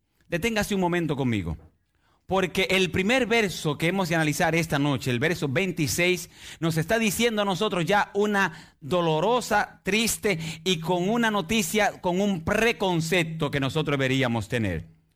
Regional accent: Santiago de los Caballeros, Santiago, Dominican Republic; born there; Cuando la gente escucha la palabra, yo nací en el Ensanche Bermúdez, aún siendo yo flaco y todo, la gente me respeta.

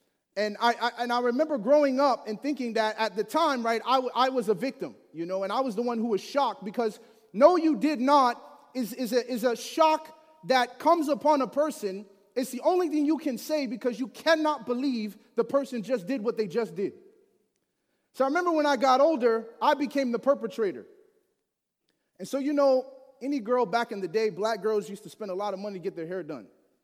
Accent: Chicago, Illinois, United States; born or raised there

